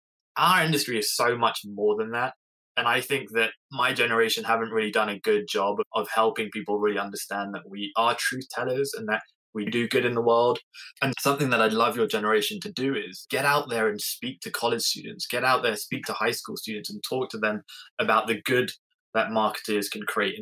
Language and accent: English; England, United Kingdom; I'm English